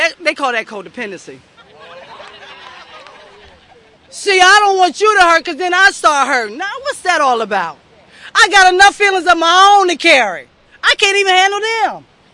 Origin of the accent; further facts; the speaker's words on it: Florida, United States; also born or lived in France / Texas; I was born in France. I grew up in Texas, and I was raised in Florida. You figure that one out.